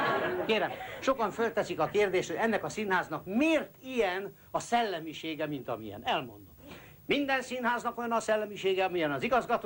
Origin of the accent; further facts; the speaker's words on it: Békéscsaba, Békés, Hungary; born there; Én meg Békés Csabán születtem.